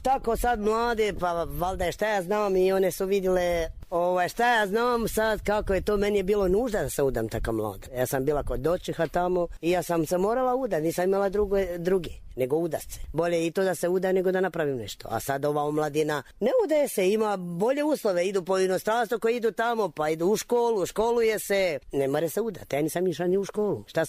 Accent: Devetina, Republika Srpska, Bosnia & Herzegovina; ja sam rodom iz Devetinje, a prije sam ona udala se prije rata kod Zvornika.

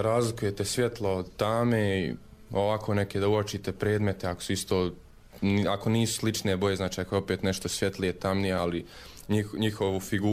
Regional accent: Modriča, Republika Srpska, Bosnia & Herzegovina; Pa bio sam ovdje kod nas, bio sam, znači kod nas u Modriči

